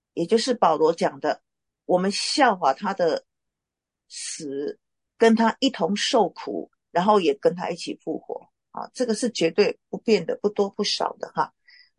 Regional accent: Taiwan; 我个人我身为一个台湾人，我深深的体会到我的危机是什么。

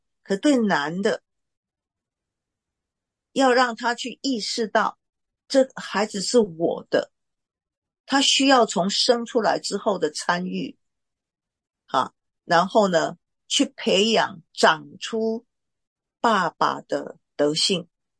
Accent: Taiwan; 就对于我们台湾人是这样子的哈

